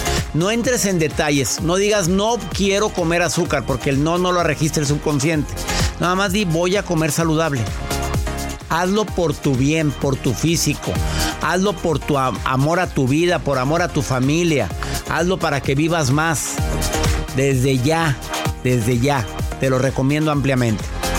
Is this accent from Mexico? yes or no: yes; Mexico; En mi país, México, la Encuesta Nacional de Salud señala que 12.400.000 personas padecen diabetes